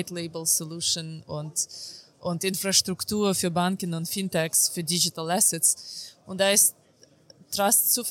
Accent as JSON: {"language": "German", "country": "Ukraine", "said": "aber ich komme aus der Ukraine. Also ich habe damals Hyperinflation miterlebt und all die schwierigen Zeiten."}